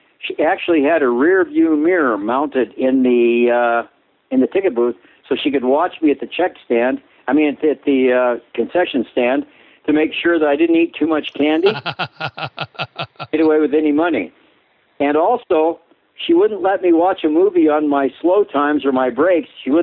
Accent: South Dakota, United States; I grew up in South Dakota. I grew up in the grocery business, and then in the movie theater business, then supermarkets, and then ranching.

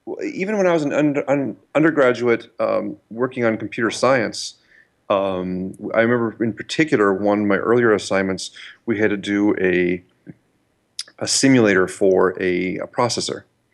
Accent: Milwaukee, Wisconsin, United States; now in Palo Alto, United States; No, just my sister and I just grew up in Milwaukee. But I went to undergraduate here at Stanford, and that's what brought me out to the West Coast.

